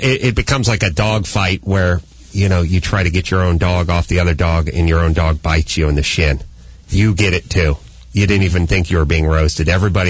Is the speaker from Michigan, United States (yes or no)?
no; North Hollywood, California, United States; they left them to bleed in the street over there in my hometown in North Hollywood, close to where I got the jaywalking ticket.